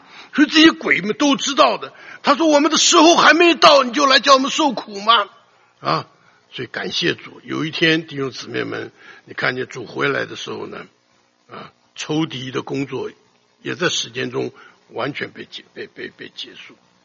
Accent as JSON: {"language": "Chinese", "country": "Taiwan", "tie": "born or raised there", "said": "我以前刚刚出来侍奉主，因为我年纪轻啊，我小的时候在台湾呢"}